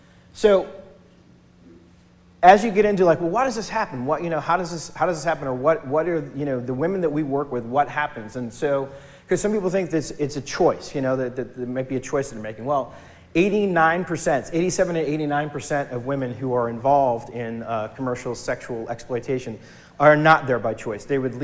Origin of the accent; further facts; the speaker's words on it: Massachusetts, United States; Recently, I grew up in the North Shore. We do a lot of our services up on the North Shore.